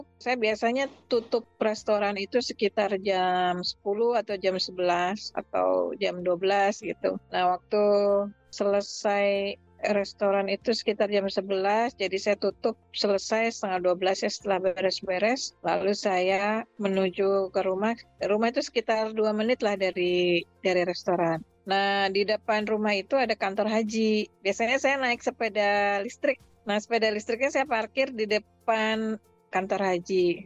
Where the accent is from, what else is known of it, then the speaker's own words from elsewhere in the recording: Yogyakarta, Special Region of Yogyakarta, Indonesia; moved away as an adult; now in South Korea; Saya asli dari Yogyakarta. Sekarang tinggal di Korea. Di Korea udah sekitar 16 setengah tahun.